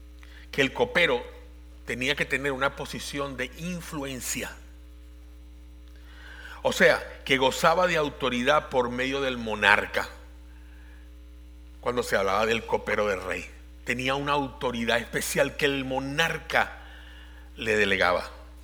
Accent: Venezuela; porque en mi país, Venezuela, el médico se sentaba a hablar con uno

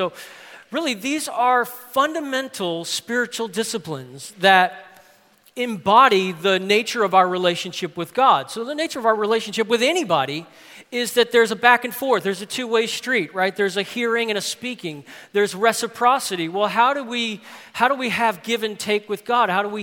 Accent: New Orleans, Louisiana, United States; I had some friends when I was growing up in New Orleans

